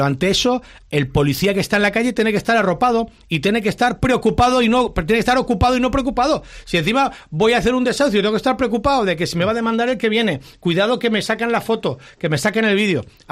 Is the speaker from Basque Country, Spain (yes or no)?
no; Valencia, Valencian Community, Spain; Bien, dicho lo cual, yo soy de Torrefiel. Lo digo siempre que puedo.